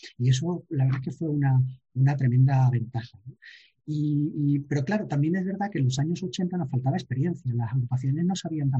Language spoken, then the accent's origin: Spanish; Málaga, Andalusia, Spain; Cómo somos los malagueños, cómo hablamos de nuestras cosas, cómo tenemos nuestra idiosincrasia y nuestra manera de que nos gusta esta tierra